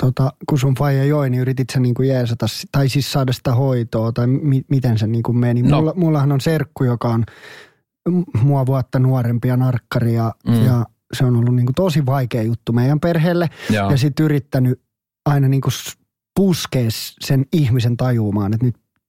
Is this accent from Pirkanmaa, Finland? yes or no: no; Sipoo, Uusimaa, Finland; Meillä oli sama, mä oon Sipoosta.